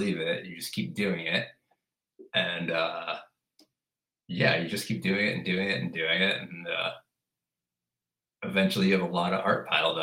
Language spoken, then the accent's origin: English; California, United States; now in Cleveland, United States; I'm a painter from Cleveland. I'm from California originally. I moved to Cleveland a long time ago now.